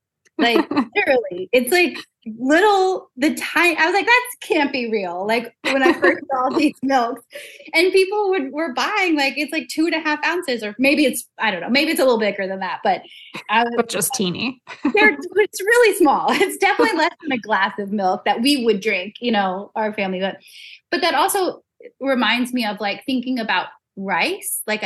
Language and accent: English; Louisiana, United States; maybe because I'm Cajun, that isn't something that I really think about